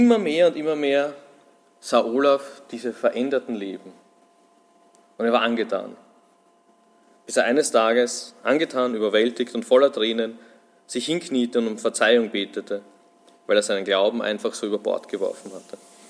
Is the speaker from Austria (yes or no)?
yes; Vienna, Austria; komme aus Wien, bin aus der Gemeinde in Wien-Meidling.